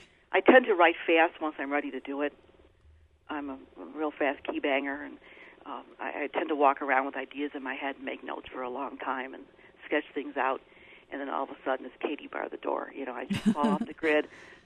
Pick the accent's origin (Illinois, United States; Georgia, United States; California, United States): Illinois, United States; Chicago; Of course, Chicago is my hometown, so I know it very, very well.